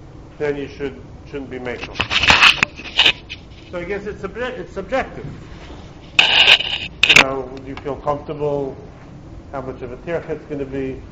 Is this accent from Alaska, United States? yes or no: no; Brooklyn, New York, United States; I grew up in Brooklyn, so everyone has a private sukkah.